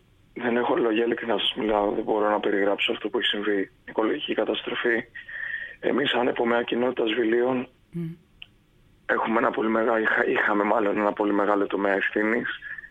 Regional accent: Greece; Που την έχουμε, πιστεύω, σαν Έλληνες την έχουμε.

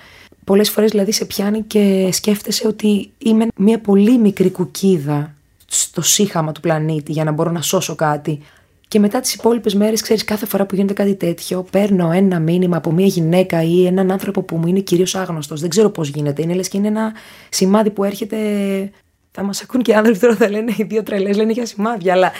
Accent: Crete, Greece; Έτυχε να γεννηθώ στην Ελλάδα και να έχω δικαιώματα και να μην φοράω μπούρκα. Έτυχε να είμαι από την Κρήτη

